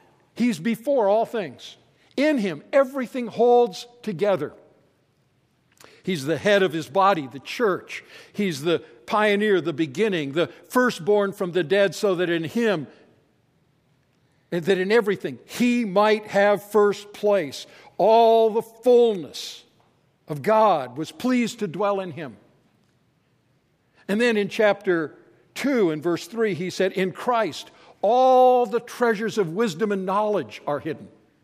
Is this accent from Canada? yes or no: yes; Canada; I'm a Canadian, forgive me here